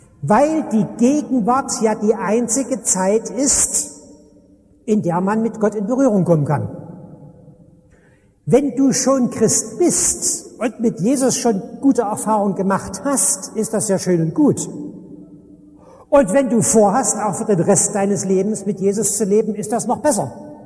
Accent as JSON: {"language": "German", "town": "Dresden", "region": "Saxony", "country": "Germany", "tie": "born or raised there", "said": "Ich bin so halb auf dem Dorf aufgewachsen in Dresden"}